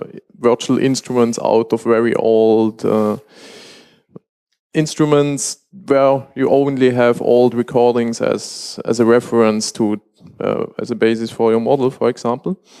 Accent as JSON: {"language": "English", "country": "Switzerland", "said": "I'm from Switzerland"}